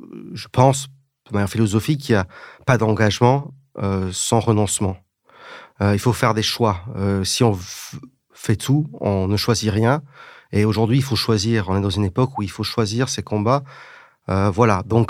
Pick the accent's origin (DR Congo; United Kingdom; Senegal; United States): United Kingdom; England; moved away as an adult; now in France; j'ai un petit accent. Et puis, à 23 ans, j'avais vécu toujours en Angleterre, au Royaume-Uni, et j'ai décidé de venir en France, parce que je me suis dit, je suis quand même moitié anglais, moitié français, mais j'ai vécu toute ma vie en Angleterre.